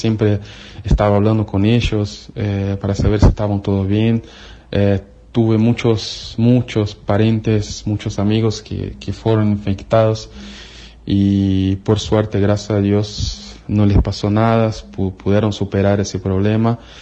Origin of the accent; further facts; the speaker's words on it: São Paulo, Brazil; Spanish is a second language; soy natural de Brasil, específicamente São Paulo